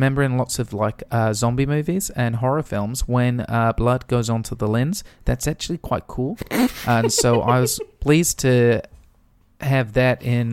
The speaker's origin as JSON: {"language": "English", "town": "Swindon", "region": "South West England", "country": "United Kingdom", "said": "No, I'm from Swindon."}